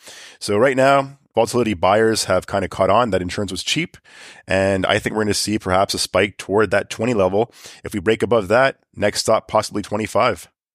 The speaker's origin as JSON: {"language": "English", "country": "Canada", "said": "I mean, looking at USD CAD right now is kind of interesting, given that I'm a Canadian."}